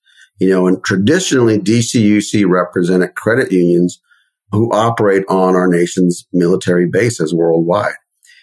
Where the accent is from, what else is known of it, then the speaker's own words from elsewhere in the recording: Las Cruces, New Mexico, United States; Okay, well, growing up, I grew up in Las Cruces, New Mexico, and I always wanted to do something, and that something involved leadership.